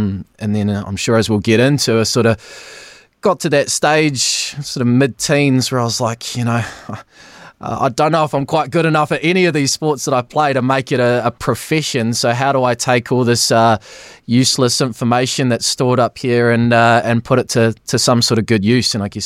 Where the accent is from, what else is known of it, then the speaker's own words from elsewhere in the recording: Stanmore Bay, Auckland, New Zealand; also born or lived in Invercargill; My mum then remarried and met a school teacher from Christchurch, and then he got a job in Stanmore Bay, which is a little bit further along from Orua. So when I was about five, moved up there and, yeah, living on the Whangaparoa Peninsula